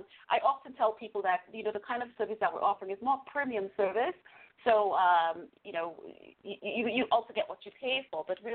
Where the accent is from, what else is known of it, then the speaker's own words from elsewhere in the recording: St. Lucia; No, I'm not from Europe. I'm from St. Lucia, which is an island in the Caribbean.